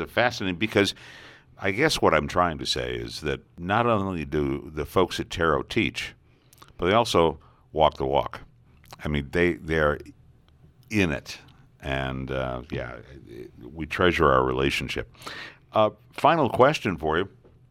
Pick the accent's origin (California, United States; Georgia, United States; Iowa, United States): Iowa, United States; people would say, well, where are you from? And I would say, Iowa.